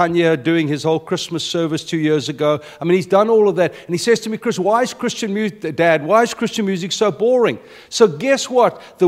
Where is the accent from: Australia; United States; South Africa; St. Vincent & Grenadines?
South Africa; I mean, I come from South Africa.